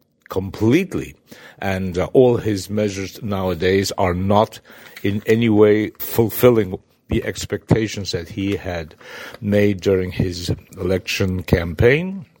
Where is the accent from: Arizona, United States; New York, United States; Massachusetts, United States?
New York, United States; New York City; moved away; I do not live in the United States, although I was brought up in New York City